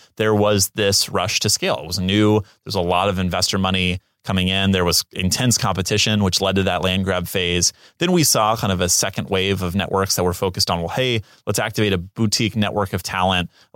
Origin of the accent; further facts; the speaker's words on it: Houston, Texas, United States; also born or lived in Bakersfield, United States; now in Los Angeles, United States; I'm originally from Houston and spent some time growing up in Bakersfield and then came to LA for college. So went to USC and just, you know, loved the city and stayed. So I've been in downtown, gosh, like I said, about 10 years now.